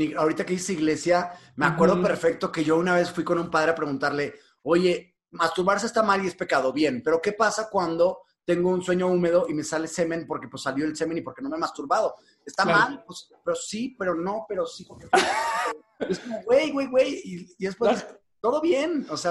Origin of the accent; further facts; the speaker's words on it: Monterrey, Nuevo León, Mexico; now in Mexico City, Mexico; Yo llegué a México, porque soy de Monterrey, sin saber quién era